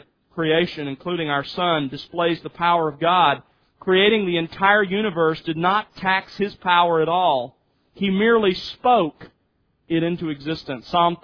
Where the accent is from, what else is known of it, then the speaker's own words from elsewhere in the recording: Mobile, Alabama, United States; when I was growing up in Mobile, to sit through the fringes of Hurricane Camille.